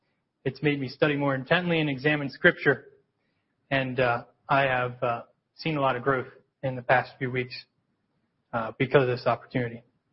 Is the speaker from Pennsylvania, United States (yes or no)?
yes; Pennsylvania, United States; So I'm from Lancaster County, so when I meet somebody, there's two things that I want to know right away